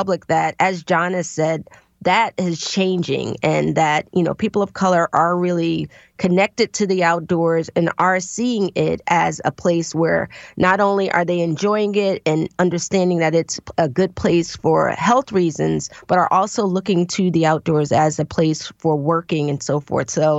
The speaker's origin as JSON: {"language": "English", "town": "Jersey City", "region": "New Jersey", "country": "United States", "tie": "born or raised there", "said": "growing up in Jersey City, New Jersey."}